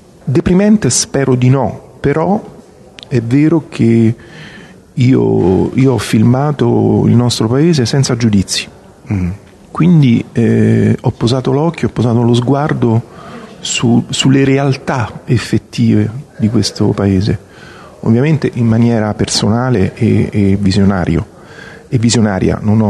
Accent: Rome, Lazio, Italy; born there; peraltro io sono nato e vivo a Roma, ma considero Torino la mia città adottiva

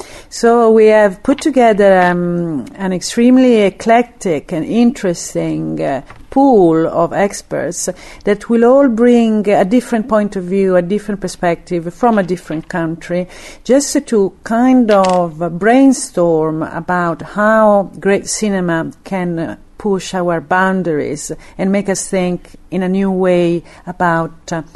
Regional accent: Italy; now in United Kingdom; I'm from Italy but living in Britain.

